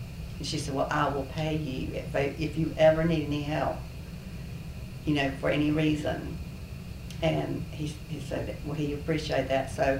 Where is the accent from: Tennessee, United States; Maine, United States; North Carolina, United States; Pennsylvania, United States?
North Carolina, United States; Angier; born there; But I was born in Anger.